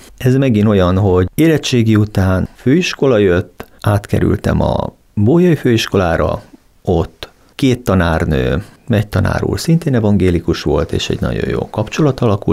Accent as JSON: {"language": "Hungarian", "town": "Cinkota", "region": "Budapest", "country": "Hungary", "tie": "born or raised there", "said": "ide születtem, szülők is, nagyszülők is, tétszülők is, tehát ősi cinkotai család, illetve hát a családnak a másik része csömöri evangélikus család."}